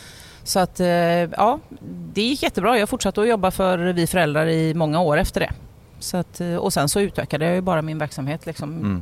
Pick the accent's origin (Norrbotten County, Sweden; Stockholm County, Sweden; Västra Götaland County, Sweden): Västra Götaland County, Sweden; Gothenburg; born there; Jag är född i Göteborg.